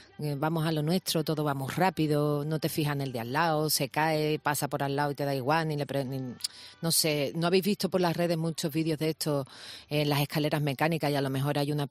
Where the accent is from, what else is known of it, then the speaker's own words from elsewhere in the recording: Andalusia, Spain; como soy andaluza, soy muy exagerada.